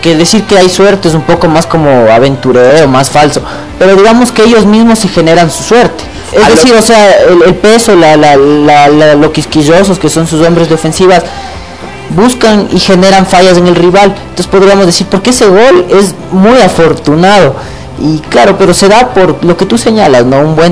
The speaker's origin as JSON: {"language": "Spanish", "country": "Ecuador", "said": "Eso es algo que como ecuatorianos ya manejamos a veces, ¿no?"}